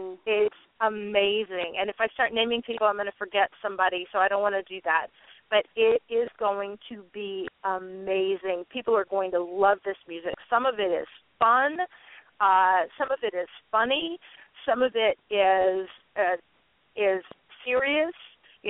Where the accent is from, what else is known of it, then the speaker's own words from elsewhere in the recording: Tampa, Florida, United States; Locally, I'm from Tampa, Florida, so I do some stuff around Tampa.